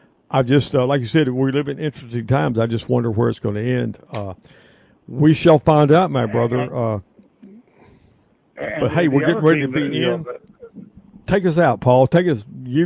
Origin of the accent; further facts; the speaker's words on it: the South, United States; and I'm not a New Yorker, I'm a hardcore Southerner